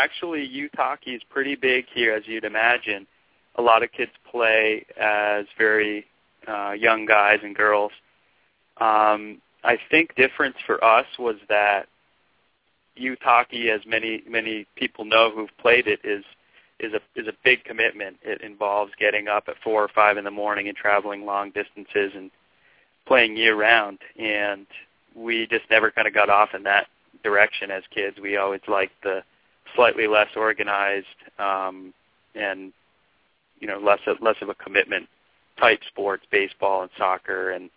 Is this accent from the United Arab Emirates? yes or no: no; Vermont, United States; Well, growing up in Vermont, we didn't have a whole lot to do except for play sports.